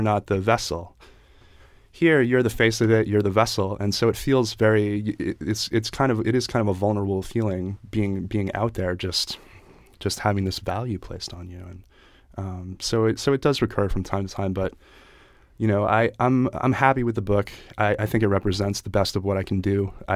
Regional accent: Pennsylvania, United States; In Chester County, Pennsylvania, like horse country.

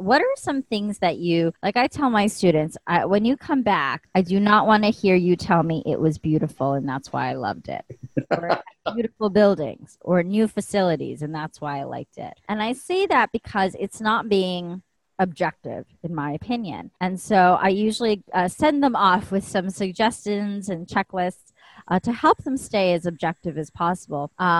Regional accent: East Coast, United States; And I'm from the East Coast, but we were up in Boston

